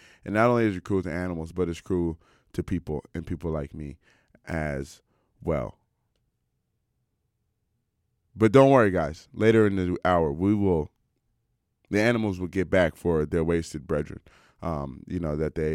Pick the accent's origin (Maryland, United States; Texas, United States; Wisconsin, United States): Maryland, United States; Silver Spring; also born or lived in Washington, D.C.; I'm from Maryland, near Washington, D.C., not Baltimore. Just to let you know, because when you say, like, I'm born in Washington, D.C., grew up in Silver Spring.